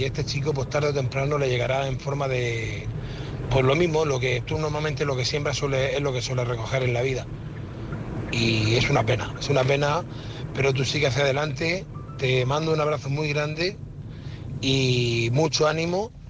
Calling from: Murcia, Region of Murcia, Spain; de Murcia. Aquí vamos en la carretera hacia casa.

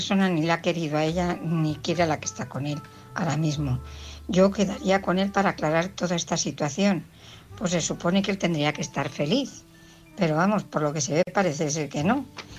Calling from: Madrid, Community of Madrid, Spain; Hola, buenas noches. … de Madrid.

